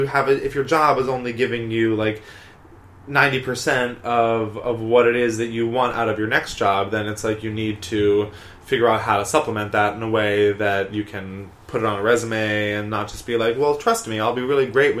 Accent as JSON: {"language": "English", "region": "New Jersey", "country": "United States", "tie": "born or raised there", "also_born_or_lived": "New York", "said": "I mean, like, I spent my life growing up in New Jersey and New York."}